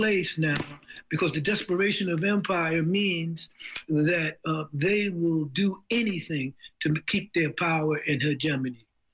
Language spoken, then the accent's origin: English; Harlem, New York, United States; because I'm born there, I'm from Harlem, and my history of struggle and has begun in the United States.